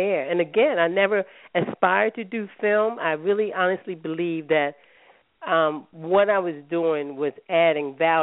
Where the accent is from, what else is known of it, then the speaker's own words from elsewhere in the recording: Baltimore, Maryland, United States; But I'm from Baltimore. I'm born and raised here in Baltimore.